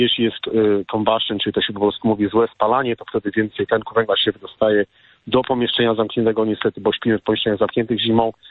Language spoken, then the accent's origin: Polish; Gdańsk, Pomeranian Voivodeship, Poland; now in United States; Ja też pochodzę z Gdańska, mieszkam w Ameryce już prawie 30 lat